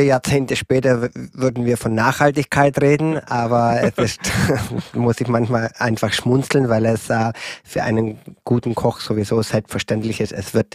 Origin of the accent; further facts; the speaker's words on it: Bavaria, Germany; Ich komme nicht aus Franken oder Unterfranken. Ich komme aus dem Allgäu. Bin also ein bayerischer Schwabe, wenn man also die A7 runterfährt.